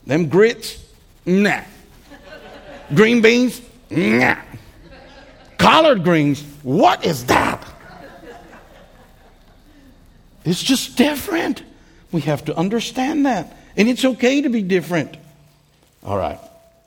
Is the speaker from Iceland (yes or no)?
no; Puerto Rico; You see, I grew up in Puerto Rico. There's a bunch of Puerto Ricans.